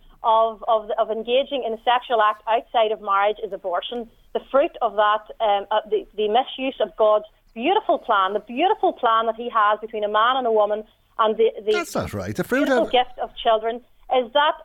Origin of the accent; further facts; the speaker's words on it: Northern Ireland, United Kingdom; I mean, you can tell from my accent that I'm from the north.